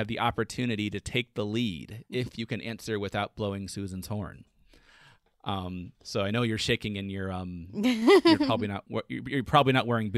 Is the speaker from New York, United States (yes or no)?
no; Florida, United States; Whereas I grew up in Florida, so I actually like it when the sun's not out.